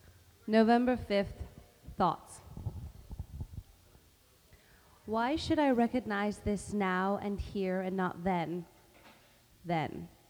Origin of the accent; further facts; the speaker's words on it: Germany; I'm from Germany and I do lots of things.